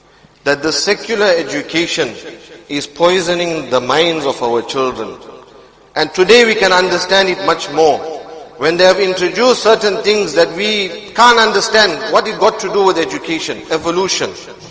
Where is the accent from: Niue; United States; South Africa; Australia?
South Africa; You know, in history, you read about the people of South Africa, the Khoisan. I'm a Khoisan, okay?